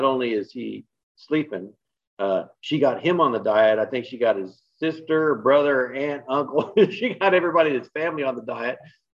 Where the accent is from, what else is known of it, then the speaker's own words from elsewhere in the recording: El Paso, Texas, United States; So I'm from El Paso, but I didn't know him before, but you know, San Antonio, El Paso, that's kind of home for me.